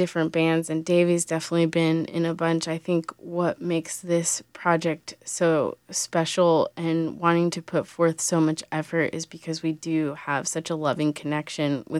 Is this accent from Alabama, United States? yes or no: no; Florida, United States; now in Charlotte, United States; Claudio and I have been here almost 19 years now. We grew up in Florida, lived in Venezuela very briefly, and then came here.